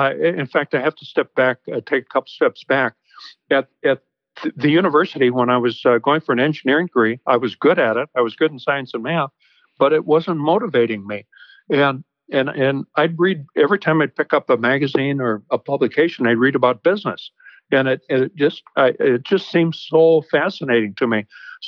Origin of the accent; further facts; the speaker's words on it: Alexandria, Minnesota, United States; my hometown, Alexandria, always had quite a draw for me.